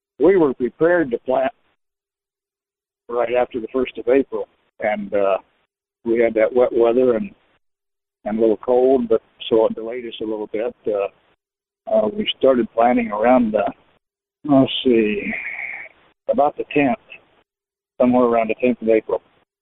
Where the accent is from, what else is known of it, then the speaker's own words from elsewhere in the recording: Briggsville, Illinois, United States; and I'm from Briggsville, Illinois.